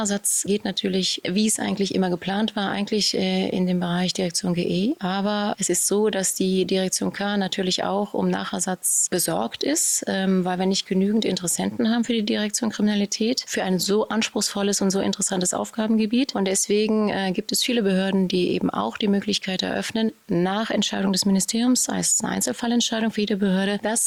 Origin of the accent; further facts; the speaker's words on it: Cologne, North Rhine-Westphalia, Germany; ich bin Kölnerin